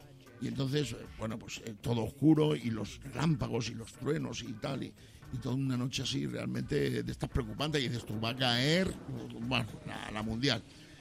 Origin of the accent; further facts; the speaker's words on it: Badajoz, Extremadura, Spain; yo venía de Badajoz, donde yo soy, sabéis que yo soy extremeño, soy de Badajoz, nací